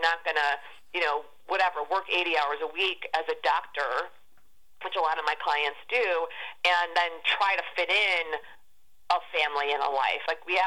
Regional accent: Chicago, Illinois, United States; I grew up in Chicago in the Midwest, and there was no woo to the woo-woo going when I was growing up.

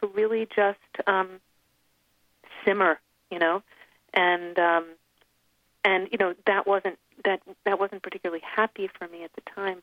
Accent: New Jersey, United States; growing up, I grew up in New Jersey. I was raised in an Orthodox Jewish home.

